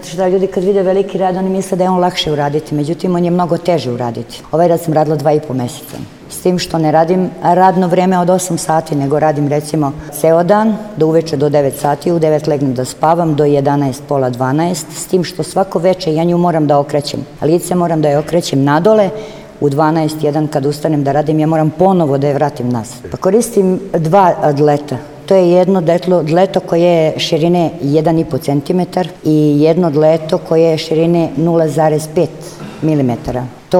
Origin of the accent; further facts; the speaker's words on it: Šabac, Šumadija and Western Serbia, Serbia; dolazim iz Šapca.